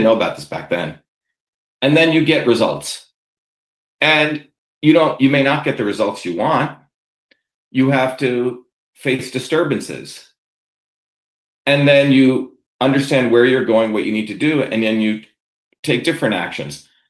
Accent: Newark, New Jersey, United States; The vision of growing up in Newark, New Jersey in 1978, and you see these women who are using the typewriter are not allowed to, frankly, be technical.

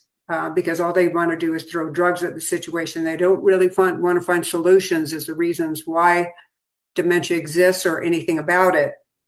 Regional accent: California, United States; And I grew up in California. Just to give you a little bit of background, I grew up with my father and mother were from the East Coast. I'm the only one that was born in California.

